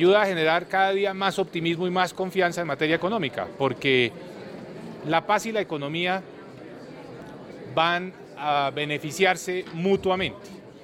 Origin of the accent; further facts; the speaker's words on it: Colombia; yo creo que como colombiano nos sentimos muy emocionados y muy optimistas